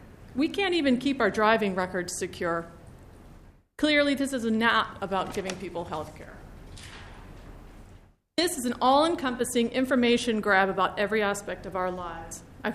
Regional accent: Savage, Minnesota, United States; I'm from Savage.

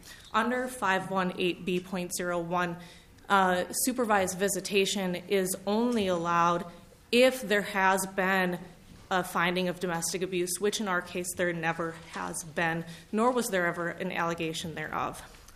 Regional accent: St. Paul, Minnesota, United States; I am from St. Paul

